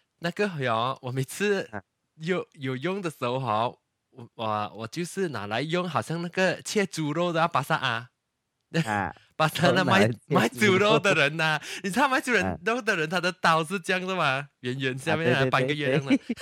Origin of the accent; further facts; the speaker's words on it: Tanjung Bungah, Penang, Malaysia; 其实我是来自槟城的啦、我小的时候是在当中母雅。我以前是在丹东母雅。